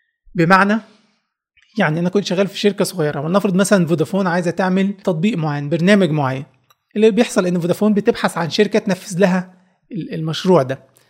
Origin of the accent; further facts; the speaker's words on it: Egypt; عندنا في مصر مش عارف ليه يعني كله بيفكر يفتح مطعم كمشروع تجاري